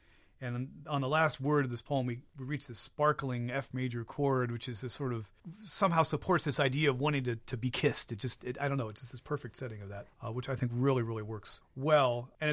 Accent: Kansas City, Missouri, United States; also born or lived in Boston area; I'm originally from Kansas City, so there's sort of that shared background.

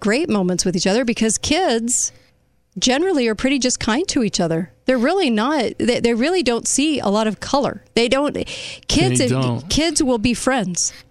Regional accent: California, United States; I grew up in California. I've grown up around all kinds of different people of religions and color and everything else.

